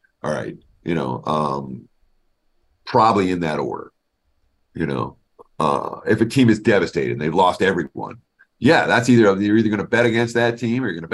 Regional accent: New York, United States; New York area, right?

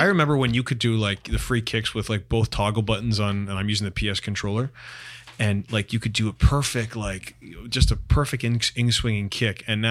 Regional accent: Ontario, Canada; see, I grew up in York Region, and I like loved walking everywhere.

